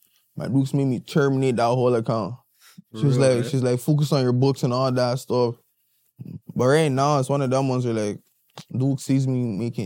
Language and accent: English; Nigeria; now in Toronto, Canada; I'm Nigerian still.